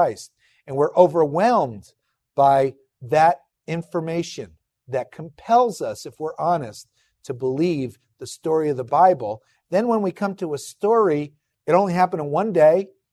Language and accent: English; New Jersey, United States; In my whole life, I grew up in New Jersey. I didn't see any bulls.